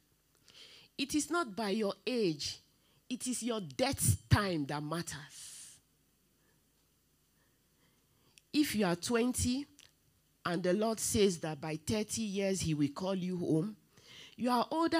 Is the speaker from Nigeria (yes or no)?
yes; Nigeria; now in Croydon, United Kingdom; when I can remember when I came from Nigeria and I came to Croydon Tabernacle, I don't attend Redeemed Christian Church of God in Nigeria.